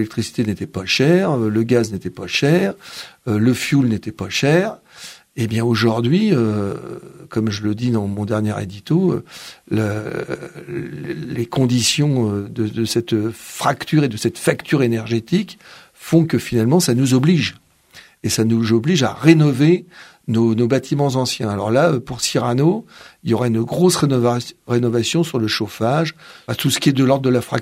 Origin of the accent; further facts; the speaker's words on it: Saint-Gratien, Île-de-France, France; Je suis né à Sannois, mais je suis un enfant de Saint-Gratien, parce que mes parents habitaient rue de Sannois à Saint-Gratien. Donc j'ai fait mes écoles à Saint-Gratien, à part l'école maternelle que j'ai fait à Sannois